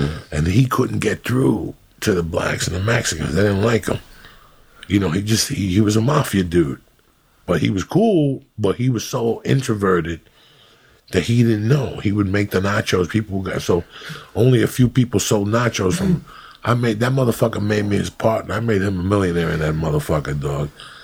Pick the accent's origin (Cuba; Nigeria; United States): Cuba; moved away; I used to make him go back there and I'd say shit to him that I learned when I came from Cuba.